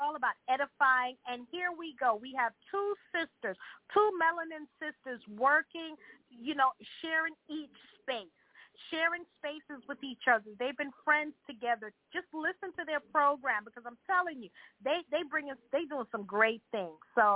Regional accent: Jamaica; I'm Jamaican, so 99 jobs, okay?

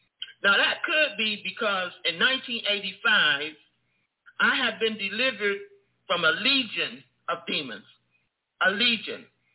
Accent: United States; born there; was going to be in America, where I was born. I'm an American.

